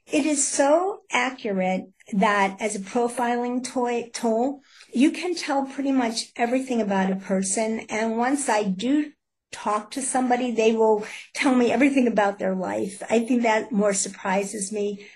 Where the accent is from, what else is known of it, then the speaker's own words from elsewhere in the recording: Pittsburgh, Pennsylvania, United States; I'm from Pittsburgh, Pennsylvania. I started to be the consultant for handwriting cases with the Pittsburgh police.